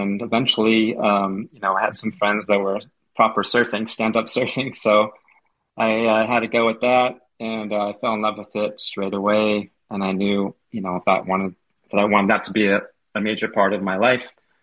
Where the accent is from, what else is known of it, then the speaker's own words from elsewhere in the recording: San Diego, California, United States; So I was lucky enough to grow up near or right on the beach in my formative years, my childhood years.